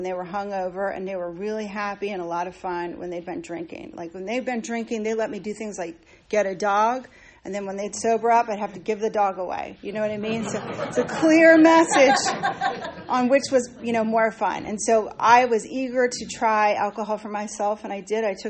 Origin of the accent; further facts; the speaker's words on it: Virginia, United States; I grew up in Northern Virginia, native Washingtonian, if you will.